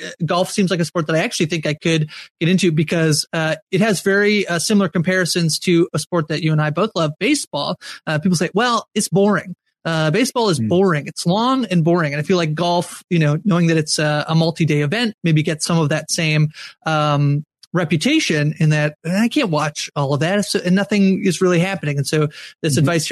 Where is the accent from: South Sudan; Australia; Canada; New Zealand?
Canada; As a Canadian, you and I, two Canadians on this podcast